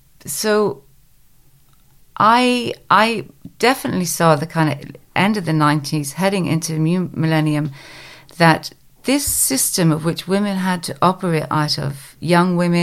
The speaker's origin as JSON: {"language": "English", "town": "Belfast", "region": "Northern Ireland", "country": "United Kingdom", "tie": "born or raised there", "said": "I learned that from growing up in Belfast, where I saw women do amazing things, reach amazing heights."}